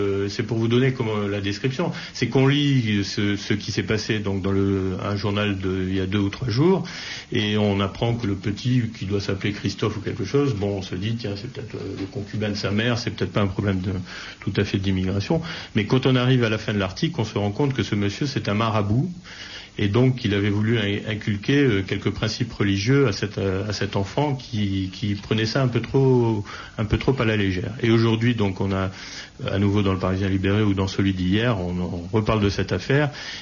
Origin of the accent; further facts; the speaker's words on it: Oran, Oran Province, Algeria; moved away; Comme vous le savez, je suis pied-noir, je vivais au rang.